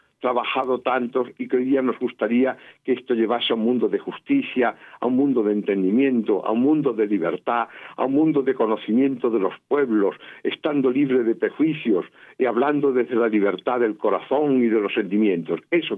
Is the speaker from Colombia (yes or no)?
no; Spain; soy escritor español, ya veis que hablamos en la lengua española